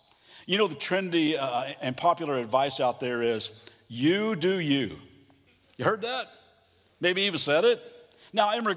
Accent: Kentucky, United States; I'm from Kentucky, and somebody from Mission actually making fun of my heritage sent me this list.

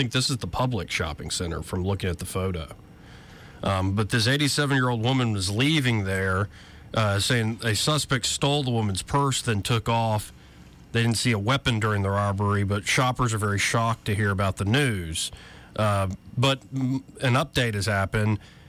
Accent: Montgomery, Alabama, United States; Now, this used to be my stomping grounds. Like, I grew up in County Downs since the sixth grade, going back. And then I lived in Capitol Heights last year. So Atlanta Highway was kind of my area.

